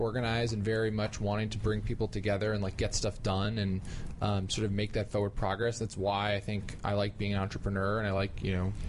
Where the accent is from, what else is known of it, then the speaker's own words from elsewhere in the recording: New Jersey, United States; Monmouth County, New Jersey